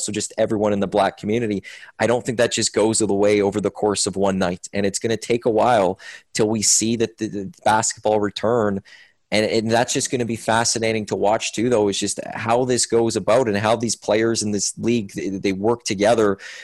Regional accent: Edmonton, Alberta, Canada; I'm born and raised in Edmonton. I'm white. I'm a male.

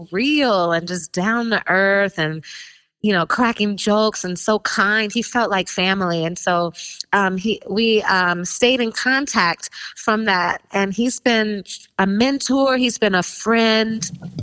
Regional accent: Chicago, Illinois, United States; I'm from Chicago.

